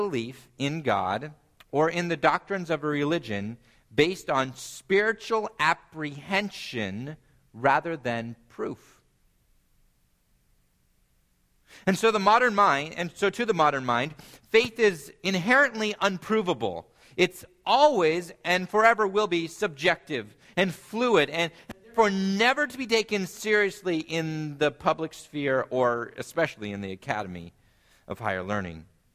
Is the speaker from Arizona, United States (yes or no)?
no; California, United States; a judge in California, my home state